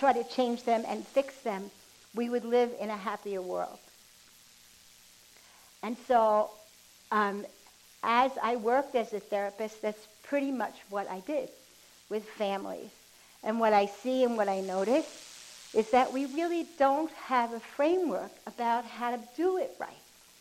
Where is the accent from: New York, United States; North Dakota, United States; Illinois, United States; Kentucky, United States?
New York, United States; Brooklyn; born there; also born or lived in Long Island / Manhattan; now in Candler, United States; I was born in Brooklyn, New York. I lived on Long Island and Brooklyn and Manhattan most of my life. And then, following my intuition, I moved to Candler, North Carolina, into the mountains.